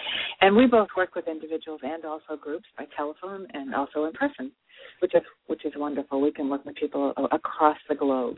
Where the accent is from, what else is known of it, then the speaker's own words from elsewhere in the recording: Rockport, Massachusetts, United States; Okay, I'm from Rockport, Massachusetts, which is